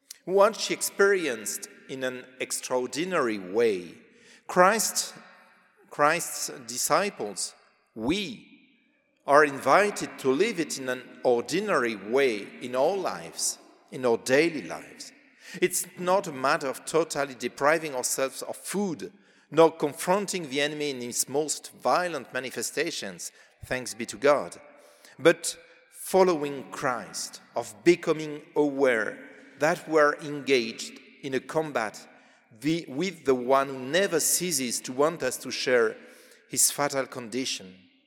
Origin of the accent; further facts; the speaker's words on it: Normandy, France; English is a second language; from France. I come from Normandy, and I lecture in a Catholic university.